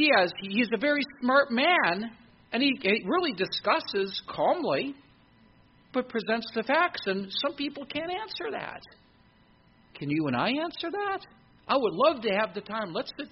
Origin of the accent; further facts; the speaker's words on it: St. Clair Shores, Michigan, United States; he said, well, where are you from? I said, Michigan. He goes, I'm Michigan, too. Whereabouts? Detroit. I'm from Detroit, too. Whereabouts? St. Clair Shores.